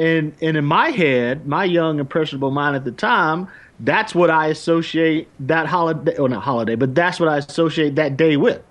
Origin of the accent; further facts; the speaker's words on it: the South, United States; But growing up in the South, I don't know if it's still that way now.